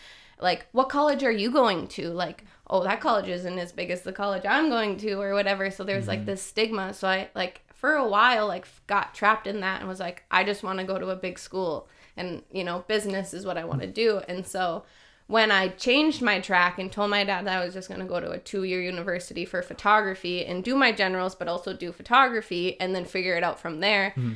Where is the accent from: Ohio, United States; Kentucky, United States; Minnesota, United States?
Minnesota, United States; Duluth; I'm originally from Duluth, Minnesota.